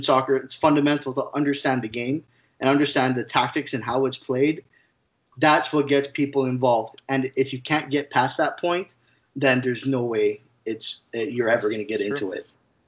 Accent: Canada; I played hockey, as a Canadian does.

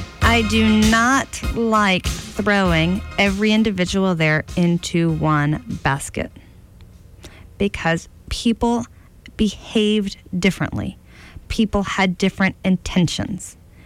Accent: United States; but as an American, I take pride in the U.S. Capitol

